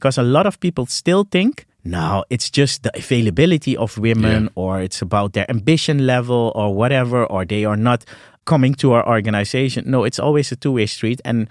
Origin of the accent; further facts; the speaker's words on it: Suriname; I grew up in Suriname. I was born there.